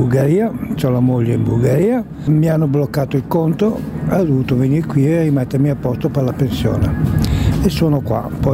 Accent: Brembate, Lombardy, Italy; accent: Bergamasque; Brembate.

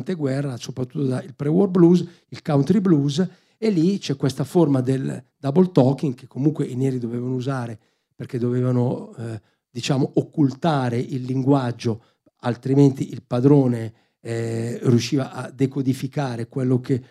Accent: Milan, Lombardy, Italy; io non vengo da Baggio, vengo da Prato Centenaro, che è un quartiere incastonato tra Niguarda, Bicocca e Greco.

